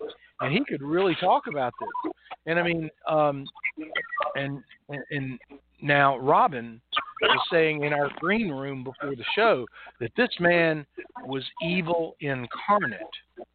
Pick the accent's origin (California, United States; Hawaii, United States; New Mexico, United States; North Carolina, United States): North Carolina, United States; Morganton; I'm from Morganton, North Carolina.